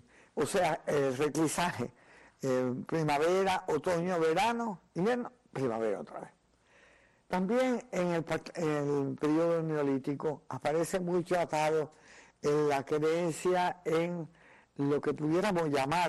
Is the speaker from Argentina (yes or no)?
no; Guantánamo, Cuba; also born or lived in Baracoa; Yo me acuerdo que de jovencita en Cuba, cuando por ejemplo uno paseaba cuando íbamos al campo, y yo me crié en Baracoa Oriente y después en Guantánamo